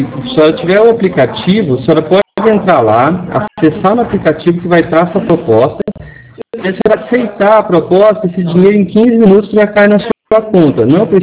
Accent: Cornélio Procópio, Paraná, Brazil; eu sou de Cornélio Procópio, Paraná.

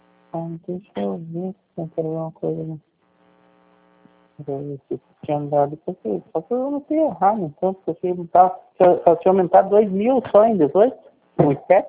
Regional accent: Curitiba, Paraná, Brazil; born there

